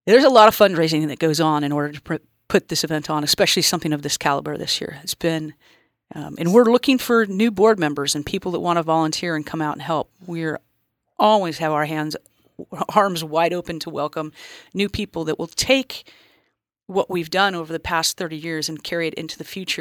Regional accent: California, United States; now in Guerneville, United States; I grew up in Orange County, so I'm a transplant, and I came to Guerneville, and I've never felt so much community in my life.

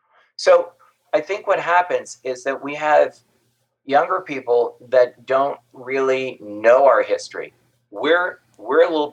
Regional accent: Midwest, United States; And I grew up in the Midwest, so I had those Midwestern values.

